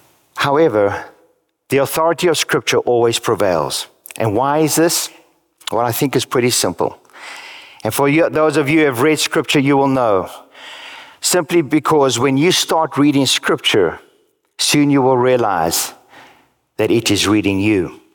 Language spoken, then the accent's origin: English; United States; I'm an American. I love the freedoms in our country.